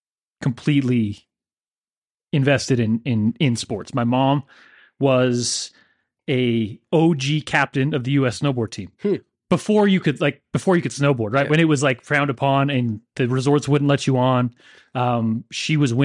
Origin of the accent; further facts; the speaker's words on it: Oakley, Utah, United States; But then growing up in Oakley, Utah, in the foothills of the Uinta Mountains